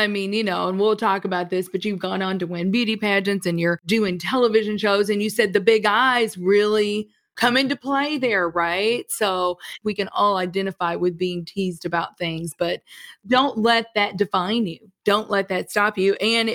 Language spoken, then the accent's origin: English; Kentucky, United States; Those Southern roots, girl, you know, because I grew up in Kentucky.